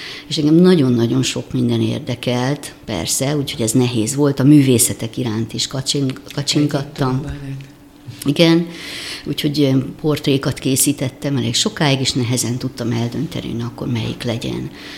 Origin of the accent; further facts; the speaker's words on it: Egypt; A szüleim révén kerültünk többször Egyiptomba, úgyhogy összesen 11 évet éltem ott le. Mondhatom azt, hogy ott nevelkedtem, ott cseperedtem. Két húzamban, tehát kiskoromban és tinédzser koromban